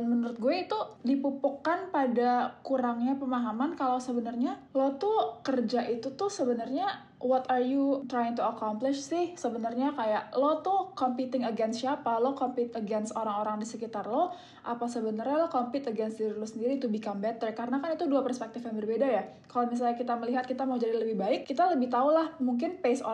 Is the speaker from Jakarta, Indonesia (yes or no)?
yes; Jakarta, Indonesia; Ke latar belakang mungkin aku lahir dan besar memang di Jakarta.